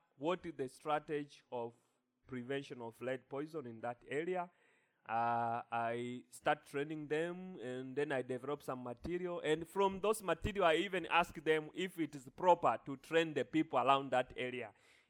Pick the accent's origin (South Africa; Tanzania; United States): Tanzania; now in Nigeria; So, and imagine I'm coming from Tanzania. Of course, I'm from Africa.